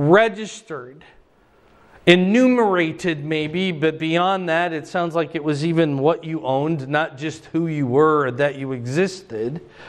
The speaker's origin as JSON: {"language": "English", "town": "Fort Dodge", "region": "Iowa", "country": "United States", "tie": "born or raised there", "also_born_or_lived": "Arizona / Cedar Rapids", "said": "Well, I graduated high school in Cedar Rapids. Maybe that's your home city. Well, no. Well, you grew up in Fort Dodge, right? Yes."}